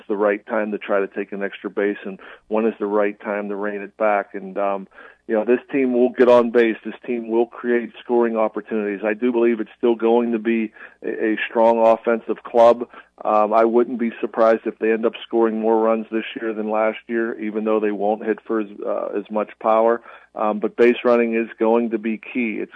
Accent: Pittsburgh, Pennsylvania, United States; Myself, growing up in Pittsburgh, I was playing in the cold water.

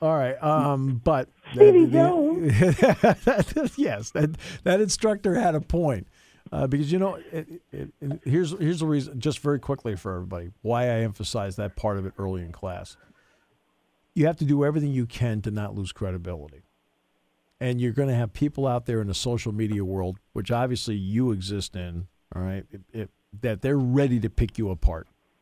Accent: New England, United States; I grew up in New England, as you know

